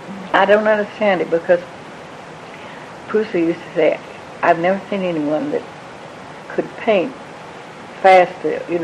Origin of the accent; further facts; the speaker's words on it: Houston, Texas, United States; also born or lived in Fort Worth; Well, I always say I was born in Houston. I actually was born in Fort Worth, but my father was a lawyer, and he was left the firm in Fort Worth when I was a baby and came to Houston, so I've lived here all my life.